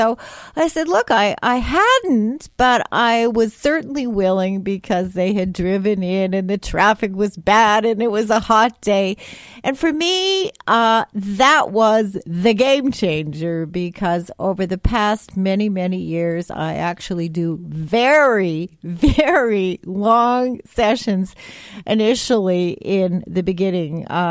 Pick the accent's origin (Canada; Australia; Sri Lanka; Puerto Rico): Canada; also born or lived in Providence, United States; all of you know that I am Canadian and I did my graduate and postgraduate work at McGill. But I lived in Providence, Rhode Island for 15 years.